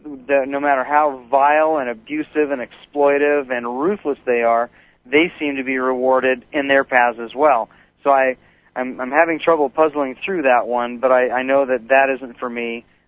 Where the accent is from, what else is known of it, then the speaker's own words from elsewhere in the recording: Seattle, Washington, United States; also born or lived in Boise, United States / Spokane, United States; now in Northern Idaho, United States; I was born in Boise, Idaho, but lived there only a small amount of time and grew up my young years in the Seattle area and then over to Eastern Washington in the Spokane area, and now I'm in Northern Idaho.